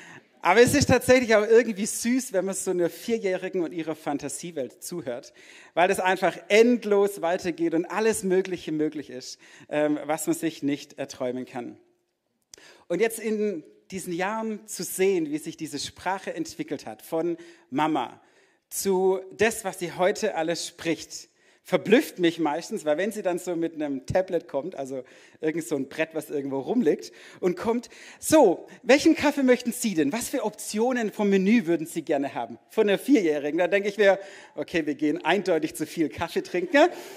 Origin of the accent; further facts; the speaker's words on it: Neckarsulm, Baden-Württemberg, Germany; um genau zu sein. Und ich bin aus Neckarsulm, muss ich sagen. Eigentlich bin ich so ein Schwabacher Geschlecht.